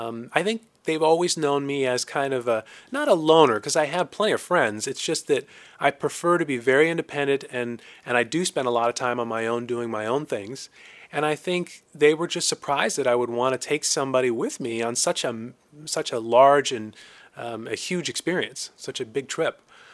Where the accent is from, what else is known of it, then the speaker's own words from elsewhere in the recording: Fresno, California, United States; But it was certainly very interesting growing up in the Fresno area just because the Hispanic culture was so prevalent there.